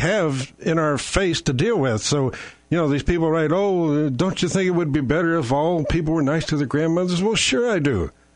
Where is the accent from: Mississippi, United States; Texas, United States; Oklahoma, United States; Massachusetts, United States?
Oklahoma, United States; And I'm an Okie, so we're talking guns, the Texan and the Okie.